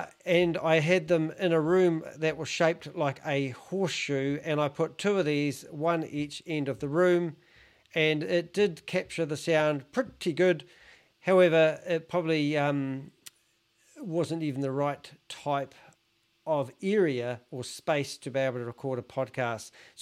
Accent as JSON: {"language": "English", "country": "New Zealand", "said": "I'm a Kiwi"}